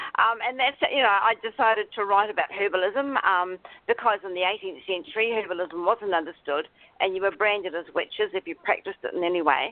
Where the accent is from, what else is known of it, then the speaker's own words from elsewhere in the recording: New Zealand; because I am from New Zealand, I sort of know what I'm talking about when I take you to places.